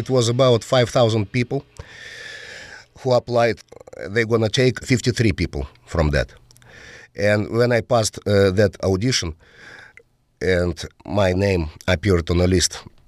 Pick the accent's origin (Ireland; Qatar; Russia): Russia; We traveled all around Russia. And of course, when I had some tours next to my hometown, I paid for my parents' tickets.